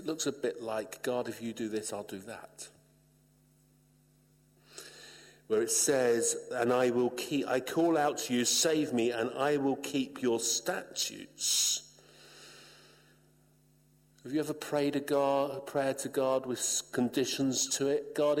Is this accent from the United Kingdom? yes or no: yes; United Kingdom; I'm British. We don't get emotional, us British.